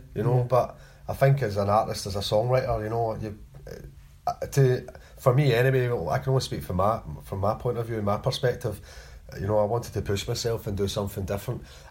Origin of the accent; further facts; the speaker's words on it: Coatbridge, Scotland, United Kingdom; Well, I'm originally from Coatbridge, which is a kind of mining town, but 9 miles or something outside of Glasgow.